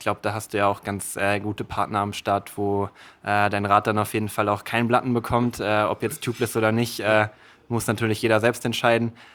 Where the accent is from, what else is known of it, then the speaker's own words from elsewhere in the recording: Hesse, Germany; Ja, Gude erstmal. Ich komme eigentlich auch aus dem Rhein-Main-Gebiet